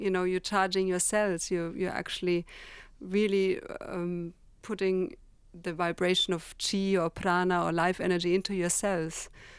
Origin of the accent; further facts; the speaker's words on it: Germany; even though I grew up in Germany.